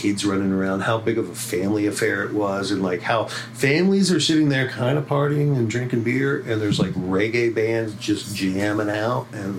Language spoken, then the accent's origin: English; Atlanta, Georgia, United States; because I came from Atlanta and there was like 2 breweries in Atlanta.